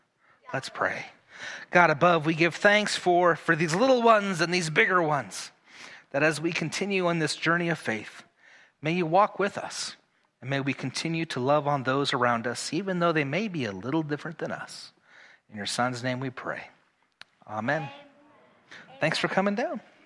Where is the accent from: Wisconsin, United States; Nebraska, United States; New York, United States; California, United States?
Nebraska, United States; I grew up in Nebraska in the middle of the country, and I drew a picture of a giant teepee.